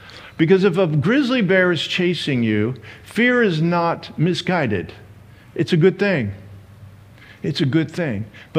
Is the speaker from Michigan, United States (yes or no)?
yes; Saginaw, Michigan, United States; born there; I was born in Saginaw, Michigan.